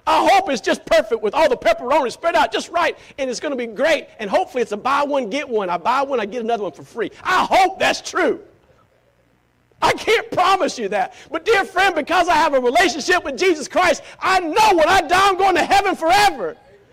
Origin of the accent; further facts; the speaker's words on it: Taylors, South Carolina, United States; Growing up in Taylor, South Carolina, I thought salvation come by just being a good old Baptist.